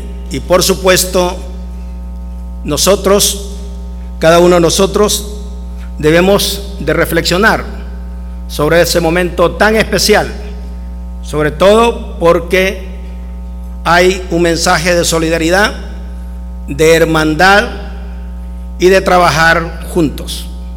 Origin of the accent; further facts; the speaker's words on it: El Salvador; porque ante todo somos salvadoreños.